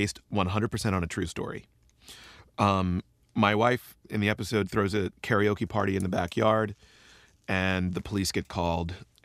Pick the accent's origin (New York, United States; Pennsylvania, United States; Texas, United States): Pennsylvania, United States; Philadelphia; born there; Which is ironic because I was born in West Philadelphia. Frankly, I'm from the streets, right?